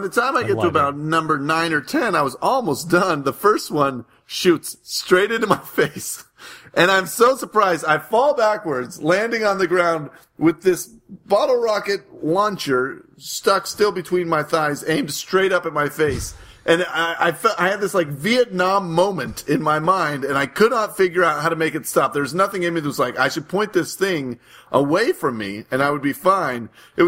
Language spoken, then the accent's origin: English; California, United States; Growing up in California, where you only had fountains and the flower bloom ones.